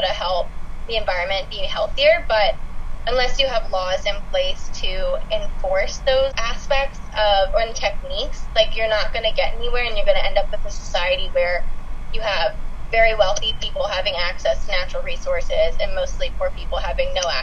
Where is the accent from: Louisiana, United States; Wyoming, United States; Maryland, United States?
Maryland, United States; Potomac; I guess I can start by growing up in Potomac, like you're right in the suburbs of DC.